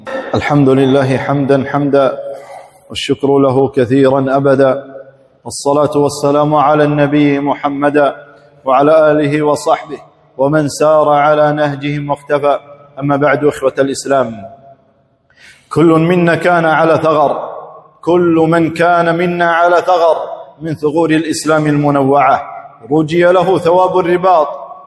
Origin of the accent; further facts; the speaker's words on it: Kuwait; إن هذا البلد الكريم بلدنا الكويت